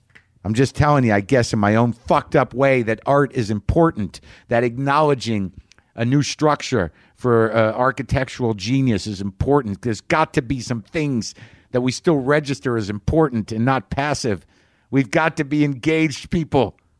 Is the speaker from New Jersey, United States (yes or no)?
no; New Mexico, United States; even when I was growing up in New Mexico, my mother, we would fly back as a family